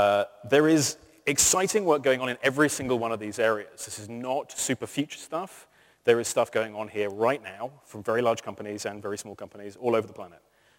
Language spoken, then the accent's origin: English; Norwich, East of England, United Kingdom; that's my hometown of Norwich up there